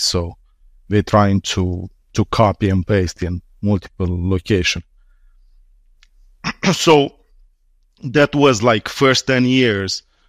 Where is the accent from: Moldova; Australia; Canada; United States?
Moldova; Nisporeni, Nisporeni District; born there; English is a second language; So I was born in Nisporen, and then I went to Chisinau, which is capital of Moldova.